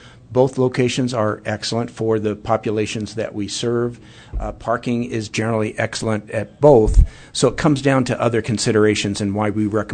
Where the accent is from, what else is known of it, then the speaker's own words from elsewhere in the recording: Midwest, United States; but again, you know, I'm from the Midwest.